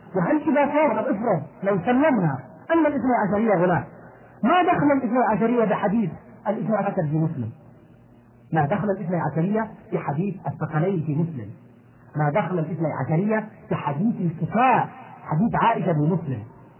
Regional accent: Yemen; عندنا في اليمن يوجد عندنا

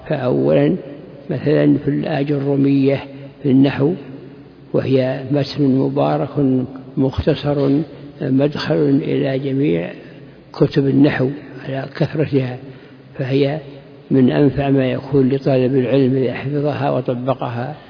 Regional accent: Unaizah, Al-Qassim, Saudi Arabia; born there; أنا من مواليد عنيزة في القصيم

